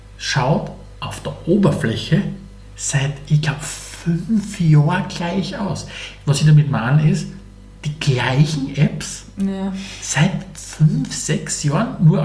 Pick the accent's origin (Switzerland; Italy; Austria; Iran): Austria; Styria; Aus der Oststeiermark.